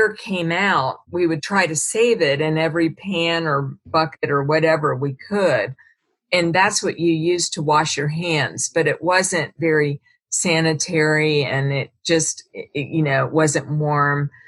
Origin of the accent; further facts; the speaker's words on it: United States; And of course, I'm American.